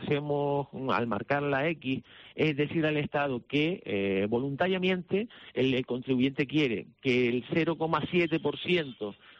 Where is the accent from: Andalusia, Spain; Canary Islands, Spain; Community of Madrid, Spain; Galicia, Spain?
Canary Islands, Spain; Agaete; yo que soy de Agaete